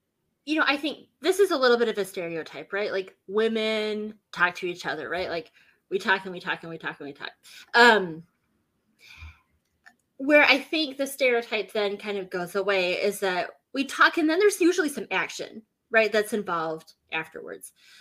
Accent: Minnesota, United States; also born or lived in Utah; So, but my parents settled in Minnesota when I was, 11 years old.

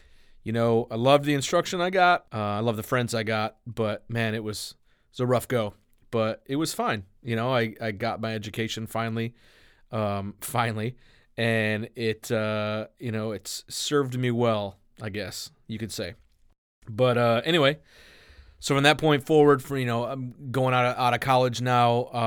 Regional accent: Milan, Michigan, United States; I was raised in a smaller town than even Ypsilanti, a place called Milan, which was kind of funny because we called it Milan in Michigan

